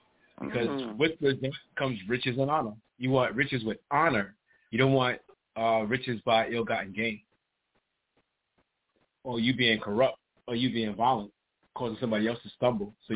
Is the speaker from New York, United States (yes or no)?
yes; Harlem, New York, United States; They told us when we was growing up that we wouldn't reach past 30 growing up in Harlem.